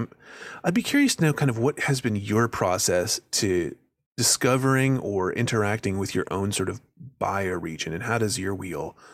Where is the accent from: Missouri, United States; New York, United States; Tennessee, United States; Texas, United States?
Tennessee, United States; So I'm from the Middle Tennessee area. Not quite Nashville, but sort of rural Middle Tennessee. Grew up on kind of a small gentleman farm, as we would have called it.